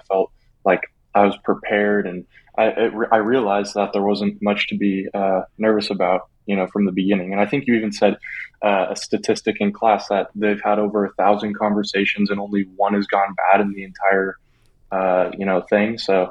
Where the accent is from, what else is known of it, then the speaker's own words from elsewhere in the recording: Corona, California, United States; I'm from Corona, California.